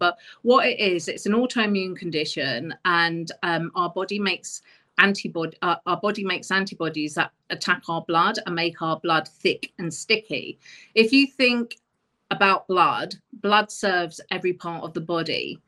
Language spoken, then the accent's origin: English; London, United Kingdom; I'm from South London.